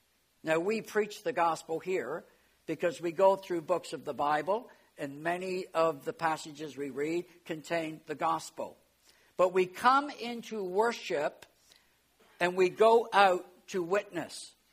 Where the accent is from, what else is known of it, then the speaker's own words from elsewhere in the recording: Exeter, South West England, United Kingdom; I was born in England. I lived in the city of Exeter.